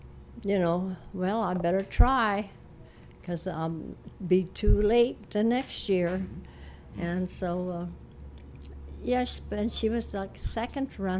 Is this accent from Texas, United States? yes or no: no; Hancock, Michigan, United States; which reminds me, I came from Hancock, Michigan, and I married to somebody that's from Hancock, Iowa